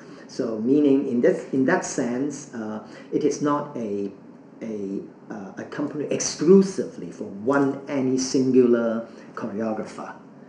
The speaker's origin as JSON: {"language": "English", "country": "Hong Kong", "tie": "born or raised there", "also_born_or_lived": "Washington, United States", "second_language": "English", "moved": "as an adult", "said": "I was born and raised in Hong Kong, and I had the opportunity to study in the Washington State of America, which is in the northwest of USA"}